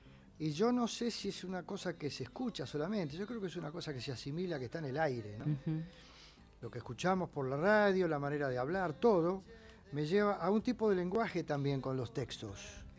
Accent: Argentina; now in Madrid, Spain; Y en Argentina, soy argentino.

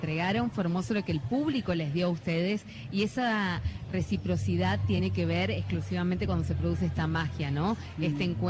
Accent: Carlos Paz, Córdoba, Argentina; yo soy oriunda de Carlos Paz, es una ciudad muy particular que no tiene demasiada identidad o no tiene mucha relación con el folclore

